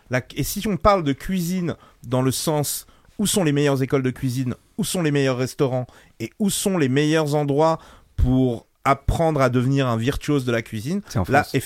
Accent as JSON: {"language": "French", "region": "Auvergne-Rhône-Alpes", "country": "France", "said": "moi je suis auvergnat, il y a pas de problème. Je veux dire, mon père est auvergnat"}